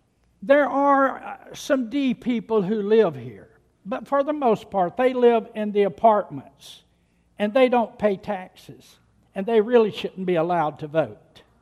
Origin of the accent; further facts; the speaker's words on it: United States; But I was born here. I live here. I am a citizen of this great country, this great experiment in constitutional freedom.